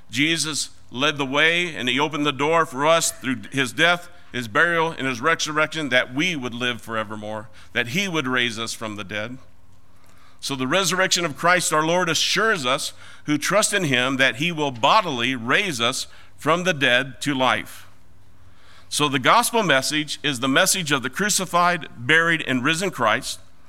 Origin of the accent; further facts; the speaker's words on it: Iowa, United States; I'm an Iowa boy. I grew up on the Mississippi just across from Illinois.